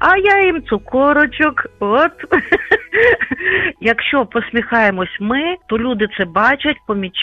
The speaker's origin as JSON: {"language": "Ukrainian", "region": "Western Ukraine", "country": "Ukraine", "said": "Я з Західної України, добрий день, всіх вітаю"}